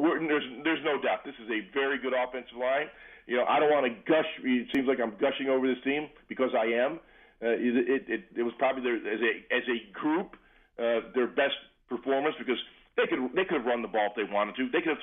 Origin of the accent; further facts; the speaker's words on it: Lackawanna, New York, United States; He grew up about 5 miles from me in West Seneca, New York, and I grew up in Lackawanna.